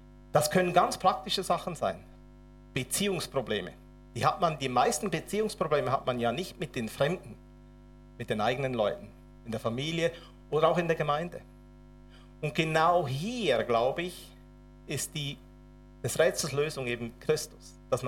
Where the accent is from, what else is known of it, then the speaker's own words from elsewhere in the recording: Switzerland; Ich bin aber auch glücklich als Schweizer.